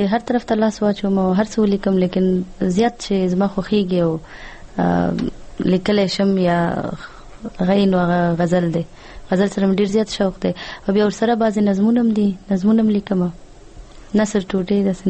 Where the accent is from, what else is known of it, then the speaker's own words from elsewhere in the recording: Nangarhar, Afghanistan; موږ د ننګرهار څخه تعلق لرو